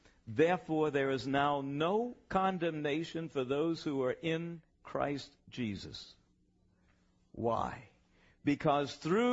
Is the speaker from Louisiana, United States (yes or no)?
yes; Louisiana, United States; When I was a little boy growing up in Louisiana, every summer we'd go out to the beach on the golf.